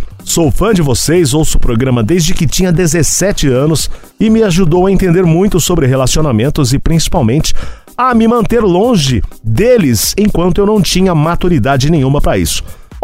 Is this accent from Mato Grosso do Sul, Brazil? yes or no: no; Belo Horizonte, Minas Gerais, Brazil; tenho 23 anos, sou de Beautiful Horizon.